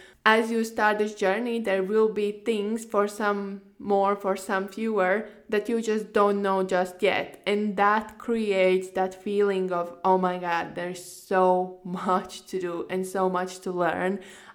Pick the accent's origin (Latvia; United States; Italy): Latvia; now in Spain; because ultimately, like, I'm in Spain right now. Originally, I'm from Latvia